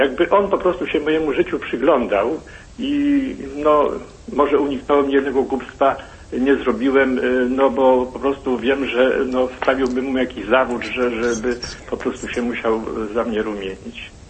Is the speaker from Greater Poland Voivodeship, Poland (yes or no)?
yes; Gniezno, Greater Poland Voivodeship, Poland; born there; Ja urodziłem się w Gnieźnie i w latach 50. miałem szansę być bardzo blisko prymasa jako chłopiec.